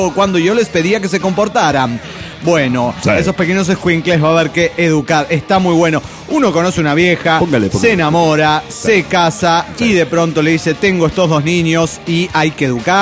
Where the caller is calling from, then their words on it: Parral, Chihuahua, Mexico; reportándome desde Parral, Chihuahua.